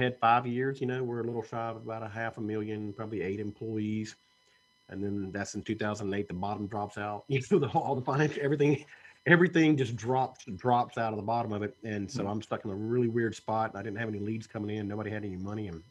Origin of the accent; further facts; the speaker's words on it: Mississippi, United States; moved away as an adult; also born or lived in Atlanta; I was raised in South Mississippi, and there weren't a lot of opportunities down where I was at when I was growing up. And so I decided to transition to Atlanta in the year 2000.